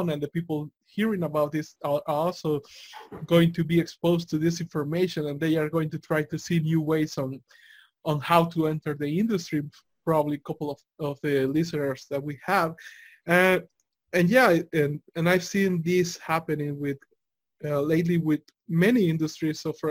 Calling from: El Salvador; right now I'm here from El Salvador talking to you

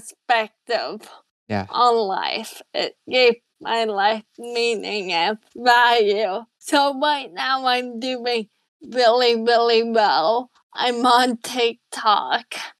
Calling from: Ohio, United States; I'm calling from Ohio. So in rural town in Ohio.

